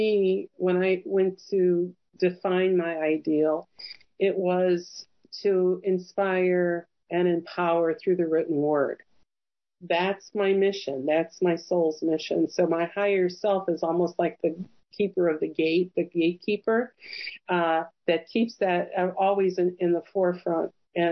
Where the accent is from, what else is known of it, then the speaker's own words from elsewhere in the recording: Chicago, Illinois, United States; now in Charlottesville, United States; I grew up in Chicago, moving from the Chicago suburbs to Charlottesville, Virginia was unheard of.